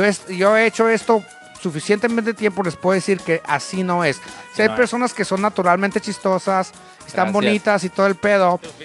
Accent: Mexico; Yo soy el mexicano medicinal.

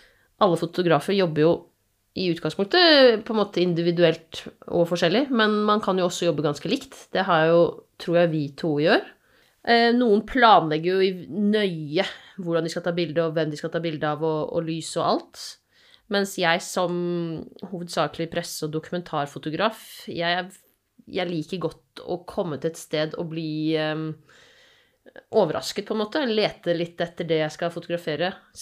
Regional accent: Asker, Akershus, Norway; now in Bergen, Norway; Jeg er fra Asker, men har bodd i Bergen i snart 15 år.

